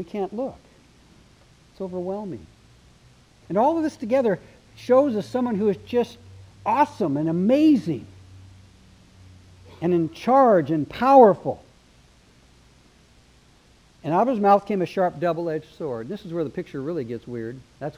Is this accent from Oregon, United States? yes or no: yes; Oregon, United States; Darlene and I grew up in Oregon.